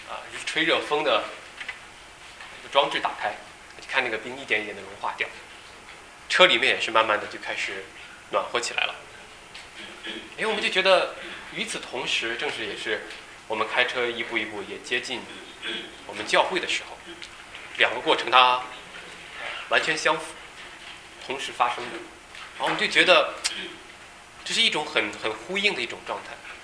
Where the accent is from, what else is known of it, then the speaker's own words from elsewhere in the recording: China; 因为我们中国人都听过这样一个故事